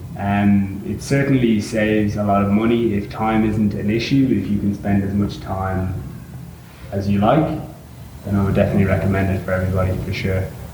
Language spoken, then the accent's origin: English; Drogheda, Ireland; I'm from Drogheda, County Laois, Ireland. I've been traveling for about 7 months now.